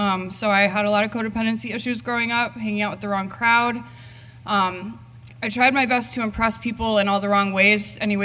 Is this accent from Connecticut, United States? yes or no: yes; Connecticut, United States; I am 33 years old. I am originally from Connecticut